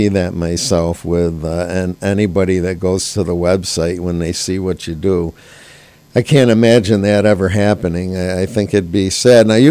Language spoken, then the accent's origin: English; Gloversville, New York, United States; I mean, I grew up in Gloversville